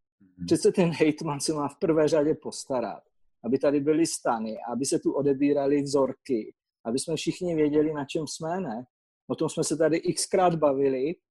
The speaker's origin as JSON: {"language": "Czech", "town": "Karviná", "region": "Moravian-Silesian Region", "country": "Czechia", "said": "neříkám to jenom proto, že jsem Karviňák"}